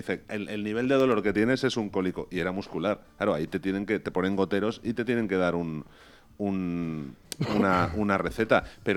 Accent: Spain; Qué alegres somos los españoles.

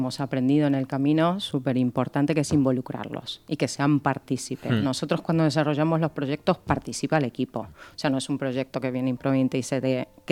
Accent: Argentina; now in Spain; Yo soy argentina, pero bueno, de corazón y de adopción española, que hace ya 17 años que estoy aquí.

